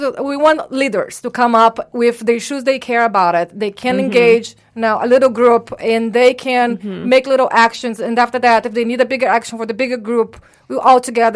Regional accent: Brazil; I'm from Brazil.

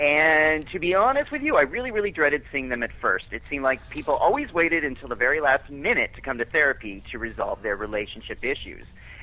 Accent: California, United States; And at the same time, living in California, growing up in California, you get used to a lot of unstable stuff with the ground.

